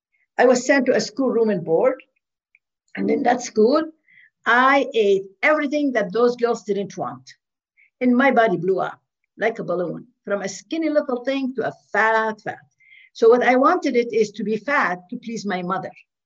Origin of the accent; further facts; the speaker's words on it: Lebanon; moved away as an adult; I was raised in Lebanon. I was born and raised in Lebanon. I came here when I was 18, 19. I came from a huge family.